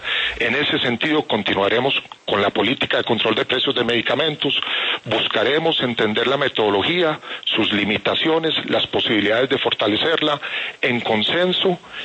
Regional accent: Colombia; y que nosotros como colombianos podamos entender cuál es la EPS

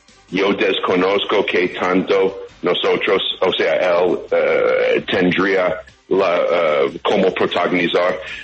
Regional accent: United States; yo quiero tratar todo esto con guantes de seda, siendo un ajeno, siendo un americano.

